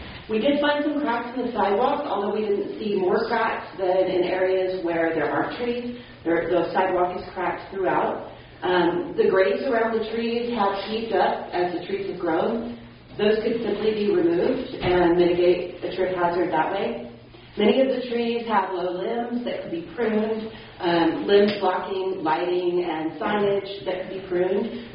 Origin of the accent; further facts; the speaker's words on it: Texas, United States; we moved to my hometown in Texas.